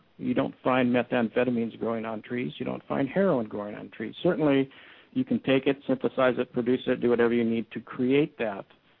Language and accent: English; Ketchikan, Alaska, United States; In my hometown of Ketchikan, we have young people who are dying because of methamphetamines and heroin.